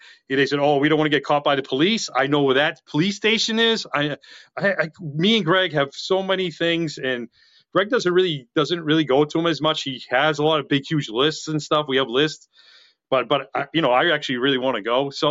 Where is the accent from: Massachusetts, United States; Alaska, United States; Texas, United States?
Massachusetts, United States; I'm from Massachusetts, and I know probably more than some people in New York do.